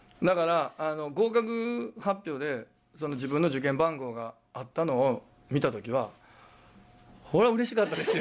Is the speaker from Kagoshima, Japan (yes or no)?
no; Nara, Japan; 奈良の出身 で奈良県には私立高校はそんなにないので大阪の私立高校を受けたんですね